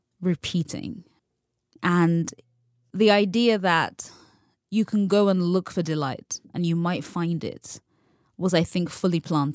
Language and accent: English; United Kingdom; Because I'm still British. I can't help that.